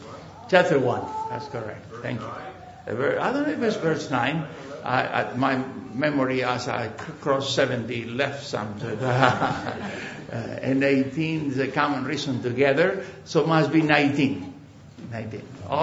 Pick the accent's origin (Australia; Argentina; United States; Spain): Argentina; I'm a southerner, so I'm more southerner. I'm from Argentina. That's the south, all right?